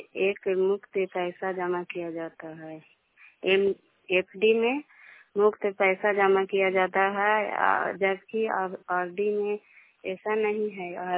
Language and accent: Hindi; Nalanda, Bihar, India; ग्राम पंचायत शाम ब्लॉक करापसरा जिला नालंदा के निवासी हूँ।